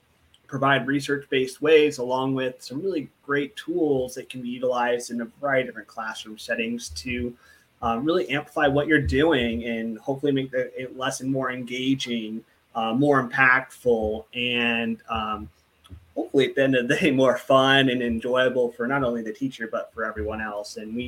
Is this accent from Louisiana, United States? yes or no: no; San Diego, California, United States; I'm from San Diego, California.